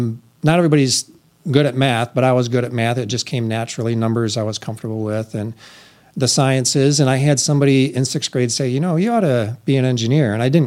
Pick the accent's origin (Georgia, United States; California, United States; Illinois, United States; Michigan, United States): Michigan, United States; Lakeview; Yeah, so I grew up in a small town called Lakeview. It's north of Grand Rapids, north of Greenville, so not far from here.